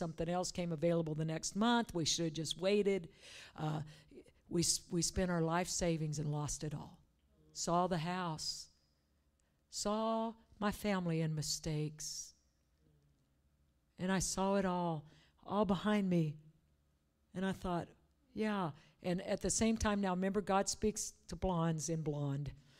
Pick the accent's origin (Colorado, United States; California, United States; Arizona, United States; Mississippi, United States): Colorado, United States; I grew up in Colorado